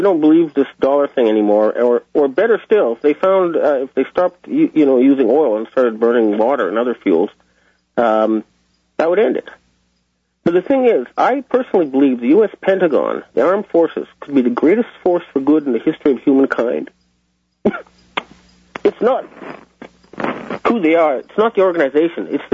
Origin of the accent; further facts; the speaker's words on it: Canada